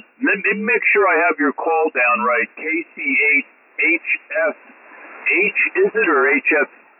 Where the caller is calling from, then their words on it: Cape May, New Jersey, United States; I'm down in Cape May right now. I'm actually transmitting from Cape May and listening to you from Richboro.